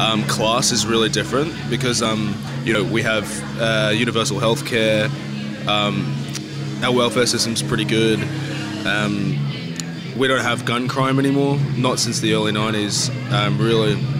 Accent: Sydney, New South Wales, Australia; I'm from the inner west of Sydney. So, it's like the really gentrified part of Sydney now.

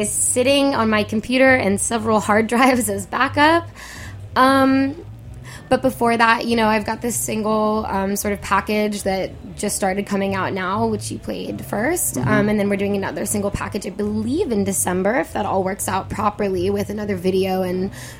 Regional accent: San Francisco, California, United States; now in New York, United States; I'm from San Francisco.

